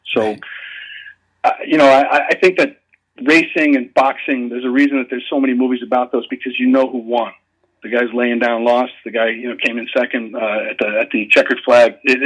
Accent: Shoreham, New York, United States; I grew up in Shoreham on Long Island, and in Riverhead, there was a thing called the Riverhead Raceway.

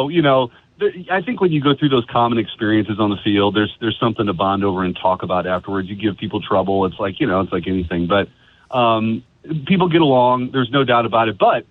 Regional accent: Bridgeton, United States; I mowed lawns. I grew up in Bridgeton.

